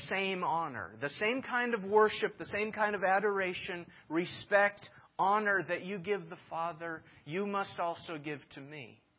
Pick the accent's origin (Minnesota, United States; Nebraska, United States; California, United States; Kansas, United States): Minnesota, United States; I know where I came from. I came from Minnesota. I was born to a mother and a father.